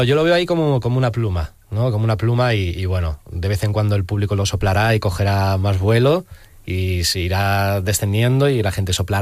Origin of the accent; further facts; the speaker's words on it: Alcalá de Henares, Community of Madrid, Spain; yo que soy de Alcalá de Henares, que ya tuve la suerte de tocar una vez en la Plaza Cervantes.